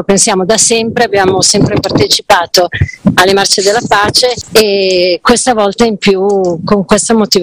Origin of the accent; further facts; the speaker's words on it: Pioltello, Lombardy, Italy; Noi veniamo da Siggiano, Pioltello, provincia di Milano.